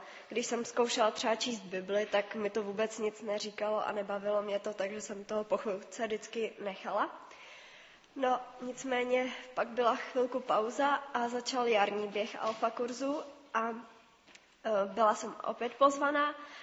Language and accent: Czech; Písek, South Bohemian Region, Czechia; jsem z Písku.